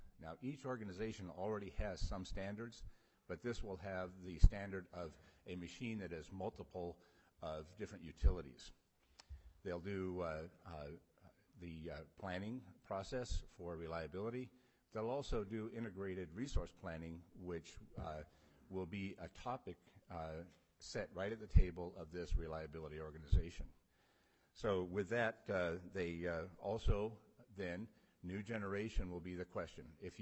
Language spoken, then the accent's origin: English; Alaska, United States; Being born and raised on the rail belt, me and Anna being my hometown, I can remember a time when we were not connected to a power base either from Fairbanks or Anchorage.